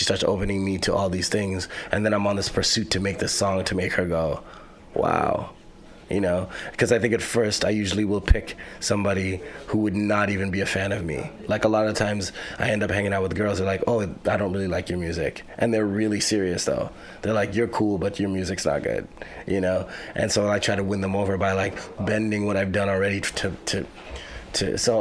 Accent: Canada

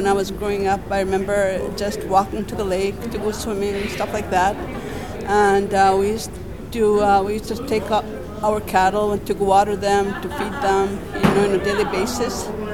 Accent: Lake St. Martin, Manitoba, Canada; when I was growing up in Lake St. Martin, I saw the changes that had occurred over time.

